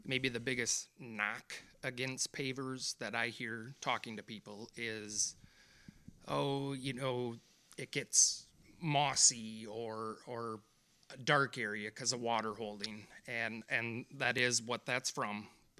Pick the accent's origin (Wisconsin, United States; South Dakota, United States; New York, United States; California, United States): Wisconsin, United States; If people can hear my accent, I am obviously from up north and used to dealing with northern Wisconsin weather